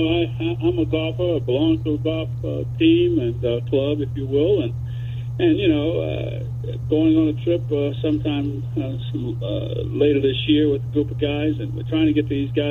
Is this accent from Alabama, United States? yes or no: yes; Montgomery, Alabama, United States; Yes, I'm from Montgomery, Alabama.